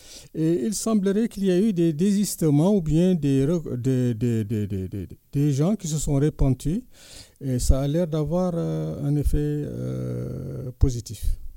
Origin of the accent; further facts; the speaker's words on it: Mauritania; Effectivement, chez nous, en Mauritanie, nous avons eu le même cas.